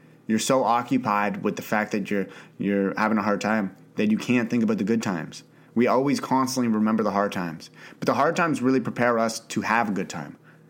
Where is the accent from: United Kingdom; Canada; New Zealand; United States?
Canada; I grew up in Canada. I live in Ottawa, Canada